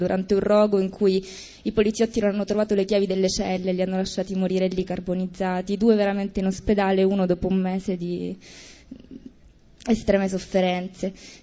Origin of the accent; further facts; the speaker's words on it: Palermo, Sicily, Italy; Buonasera, io vengo da Palermo